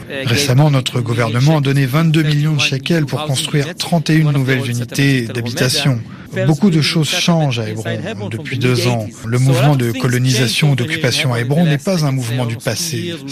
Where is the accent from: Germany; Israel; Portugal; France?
Israel; J'ai grandi en Israël avec l'idée que je devais protéger Israël.